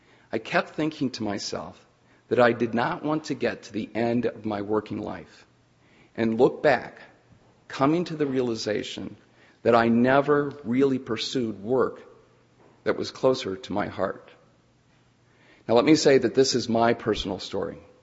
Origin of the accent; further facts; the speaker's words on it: Ohio, United States; I grew up in Ohio and completed my undergrad at The Ohio State University.